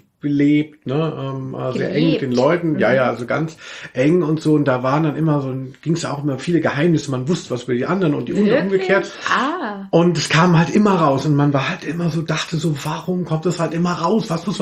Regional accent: Southern Germany, Germany; also born or lived in North Rhine-Westphalia; dass man merkt, ich komme eigentlich aus Süddeutschland.

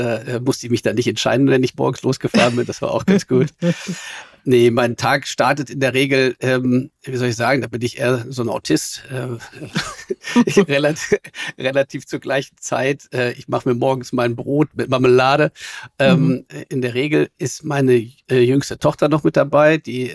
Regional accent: Münster, North Rhine-Westphalia, Germany; da muss ich natürlich in meiner Heimatstadt hier, wie soll ich sagen, dem Stereotyp frönen und mit dem Fahrrad fahren, aber genau, das saugt man hier mit der Muttermilch auf.

